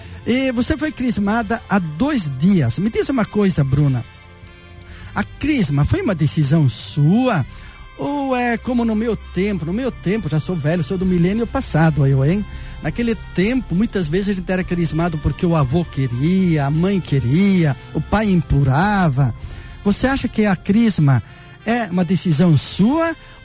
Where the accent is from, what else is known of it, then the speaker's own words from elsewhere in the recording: Rio Grande do Sul, Brazil; eu sou do Rio Grande do Sul, né?